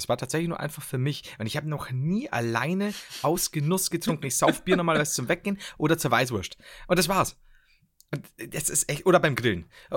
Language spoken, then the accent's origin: German; Bavaria, Germany; Ich bin aber kein Pfälzer, gell? Oberpfalz ist Bayern, ne? Also ganz wichtig. Ich komme tatsächlich aus Oberpfalz.